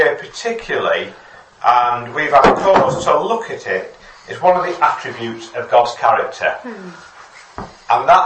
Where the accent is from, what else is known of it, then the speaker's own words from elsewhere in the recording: Stockport, North West England, United Kingdom; now in Chinley, United Kingdom; I'm from Stockport, and I now live in a place called Chinley, which is near Buxton